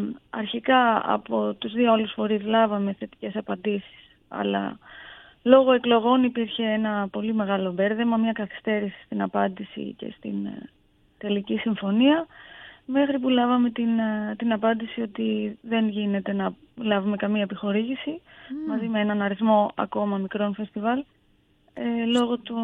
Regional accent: Greece; Είμαι Ελληνίδα, είμαι πόντια.

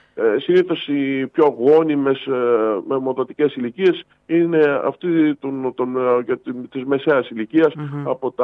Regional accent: Greece; Διότι δυστυχώς ως Έλληνες, ενώ έχουμε τόσα πολλά προτερήματα, υστερούμε στο κομμάτι αυτό του εθελοντισμού.

